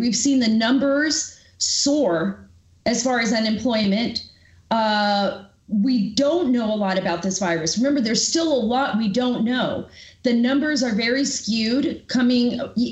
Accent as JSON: {"language": "English", "region": "California", "country": "United States", "said": "I'm originally from California."}